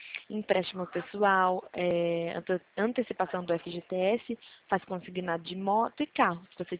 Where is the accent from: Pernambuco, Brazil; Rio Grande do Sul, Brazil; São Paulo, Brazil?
São Paulo, Brazil; Limeira; A gente somos do interior de São Paulo.